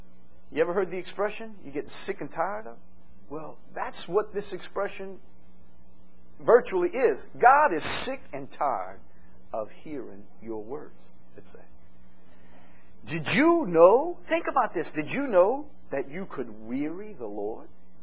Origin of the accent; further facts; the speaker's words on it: United States; You know, I mean, look, I'm an American.